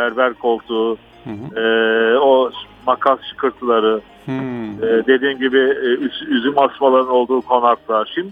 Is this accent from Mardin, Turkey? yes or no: no; Istanbul, Turkey; Ben Kadıköy'de geçti çocukluğum, Kartal'da geçti, Üsküdar'da geçti.